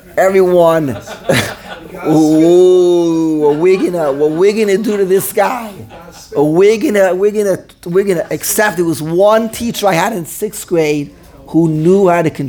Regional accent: New York City, New York, United States; I came from the Lower East Side. I'll tell you, this always made an impression upon me. I always think back on this. When I was in Lower East Side. Lower East Side, I went to MTJ through fifth grade.

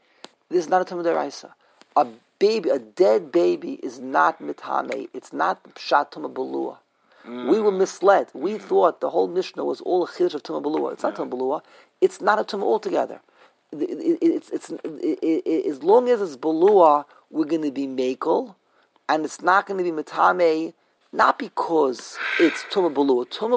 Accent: Brooklyn, New York, United States; I'm from Brooklyn." So where in Brooklyn? Flatbush. Oh, the Flatbusher.

